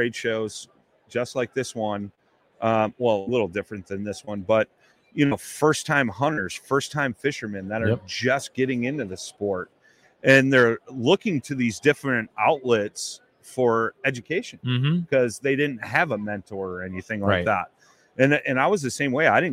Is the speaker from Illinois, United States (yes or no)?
yes; Chicago, Illinois, United States; I'm a blues man. I'm from Chicago.